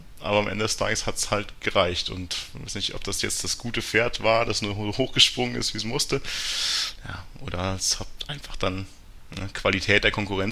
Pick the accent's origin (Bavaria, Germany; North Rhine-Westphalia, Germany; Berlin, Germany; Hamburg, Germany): Bavaria, Germany; Ingolstadt; Ich bin tatsächlich aus Ingolstadt. Also man hört es wohl nicht so, dass ich aus dem Herzen Oberbayerns komme, aber ich komme aus Ingolstadt. Bin 30 Jahre alt